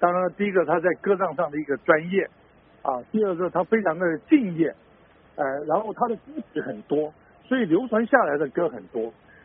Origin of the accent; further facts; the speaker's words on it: Taiwan; 大家也晓得我们在台湾5、6年代的时候，我们这个就是反攻大陆嘛，大家都想回去